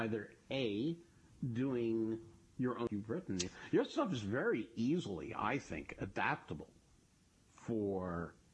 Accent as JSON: {"language": "English", "region": "New York", "country": "United States", "said": "Yeah, but you see, you're from Boston. I'm from New York. I think theater."}